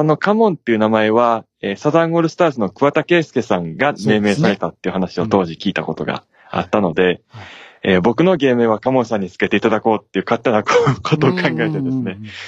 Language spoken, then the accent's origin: Japanese; Hyogo, Japan; moved away as an adult; もともと僕は兵庫県の出身なんですけれども、で、兵庫県でずっと活動、兵庫県中心に関西で活動していたんですけれども、大学が、筑波技術大学という、茨城県筑波市にある大学に進学をするということで、